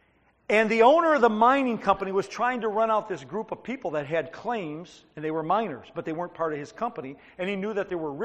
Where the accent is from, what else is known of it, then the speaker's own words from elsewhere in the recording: Detroit, Michigan, United States; And I said, well, we're from Southwest Detroit. I mean, it's like a walk in a park for us.